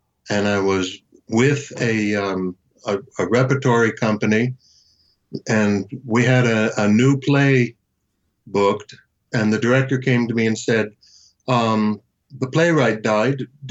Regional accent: Miami, Florida, United States; this young girl I had known when I was growing up in Miami, our families were good friends.

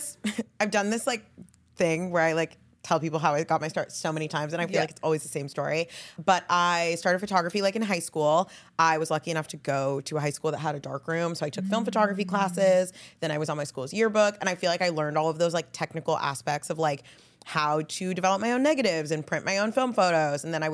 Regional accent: Corvallis, Oregon, United States; I didn't go to a lot of concerts growing up because I grew up in Corvallis, Oregon. So I was like 2 hours away from Portland.

